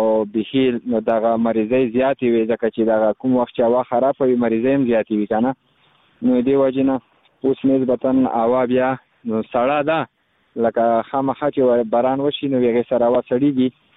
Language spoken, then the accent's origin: Pashto; Khost, Afghanistan; زه خو د خوست ولایت مربوط یم، مرکز اوسیدونکی یم.